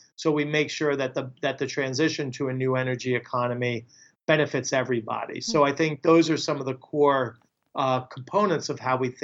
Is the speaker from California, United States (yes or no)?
no; New York, United States; An example, I'm from New York.